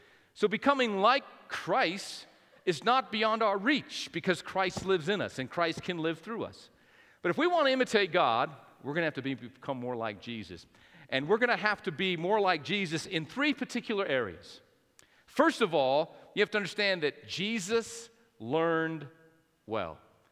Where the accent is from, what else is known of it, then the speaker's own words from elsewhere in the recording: Albuquerque, New Mexico, United States; And I remember, you know, growing up in New Mexico, my dad worked for Coors Maloof. And he would have these jackets that he would wear, you know, as the general manager for Coors there in Albuquerque.